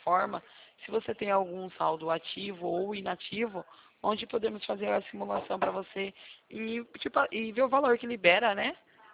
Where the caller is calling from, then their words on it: São Paulo, Brazil; Eu falo de São Paulo, mas a gente trabalha aí o Brasil inteiro, tá?